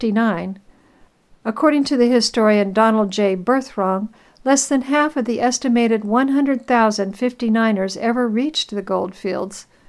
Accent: Goodland, Kansas, United States; when my family visited Smoky Gardens, a little reservoir on the Smoky Hill River south of my hometown, Goodland

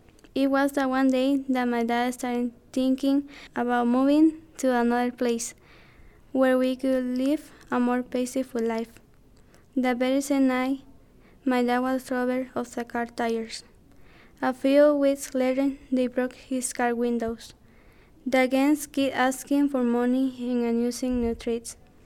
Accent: El Salvador; siblings, an older brother and a younger sister. I am from El Salvador. My life story is complicated.

